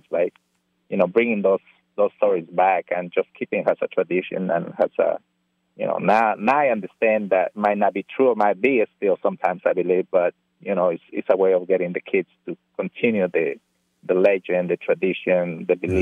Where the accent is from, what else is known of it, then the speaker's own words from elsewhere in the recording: Puebla, Mexico; I grew up in Puebla